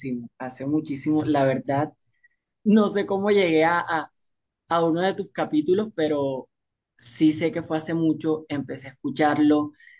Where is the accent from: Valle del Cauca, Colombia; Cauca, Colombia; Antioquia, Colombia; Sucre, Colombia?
Sucre, Colombia; San Onofre; Mi infancia en San Onofre, rodeada de toda mi familia materna